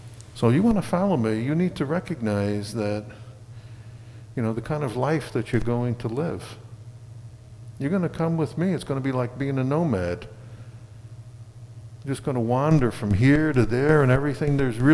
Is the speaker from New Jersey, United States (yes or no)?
yes; New Jersey, United States; also born or lived in Oklahoma City / Philadelphia area; I mean, I grew up in Jersey and took a job with Xerox up here. Got laid off from Xerox, spent a year in Oklahoma City, then spent 3 years in the Philly area, then came back up here.